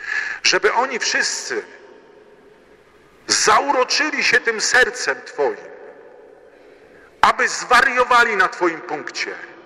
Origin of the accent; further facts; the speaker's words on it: Bydgoszcz, Kuyavian-Pomeranian Voivodeship, Poland; w Bydgoszczy, kiedy byłem najpierw ministrantem, potem lektorem, mogłem na ten Twój wizerunek patrzeć codziennie.